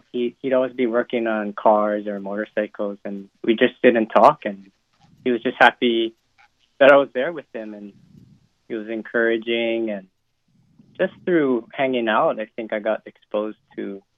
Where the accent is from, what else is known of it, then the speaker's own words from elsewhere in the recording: Pauoa Valley, Hawaii, United States; I grew up in Pa'oa Valley on Booth Road up in the valley. And in high school, I moved to Aleva, Pu'unui area.